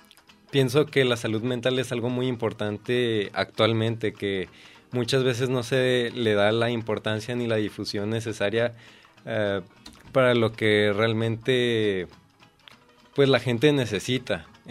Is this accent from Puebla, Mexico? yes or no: no; Guadalajara, Jalisco, Mexico; also born or lived in Zapopan; Sí, soy acá de Guadalajara toda la vida. Me la he pasado entre Zapopan y Guadalajara.